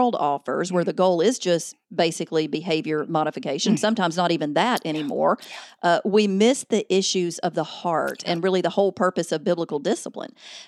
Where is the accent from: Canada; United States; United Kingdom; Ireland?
United States; Alabama; Yes, I am in Alabama. I was born and raised in Alabama, so you can't hide that Southern.